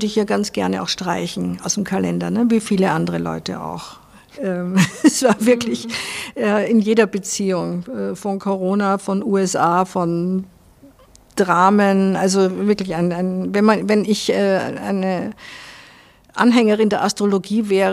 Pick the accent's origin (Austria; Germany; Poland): Austria; Vienna; now in Salzburg, Austria; Ich bin halt in Wien aufgewachsen. Manchmal, ich war aber so lang weg aus Wien, dass ich auch nicht sicher bin, ob Wien wieder die Heimat werden würde, weil es sich doch wahnsinnig verändert hat.